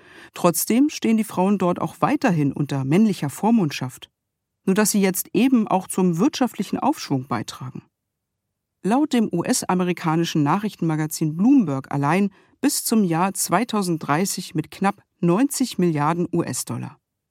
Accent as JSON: {"language": "German", "region": "East Germany", "country": "Germany", "said": "Persönlich habe ich nie ein Problem damit gehabt, als Ossi bezeichnet zu werden. Im Gegenteil. Während meiner Schulzeit habe ich mein Ossitum regelrecht zelebriert"}